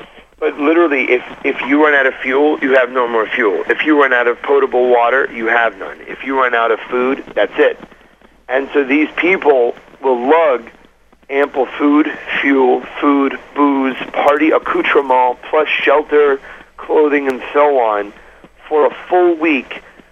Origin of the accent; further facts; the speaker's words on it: Brooklyn, New York, United States; I was like, oh my God, I'm a kid from Brooklyn. What am I doing in the depths of Alaska?